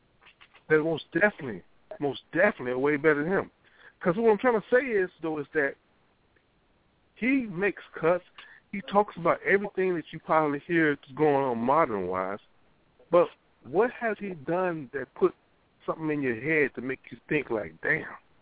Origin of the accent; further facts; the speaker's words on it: Louisiana, United States; I'm from Louisiana. You know, I'm raised in Louisiana, went to high school, elementary, all that, college there and shit.